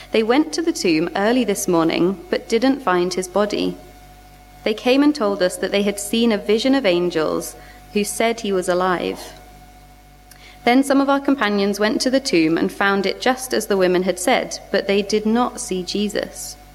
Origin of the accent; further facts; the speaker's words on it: London, United Kingdom; now in Swansea, United Kingdom; I do live in Swansea. I'm originally from London-ish kind of way. But I live in Swansea with my husband Nathan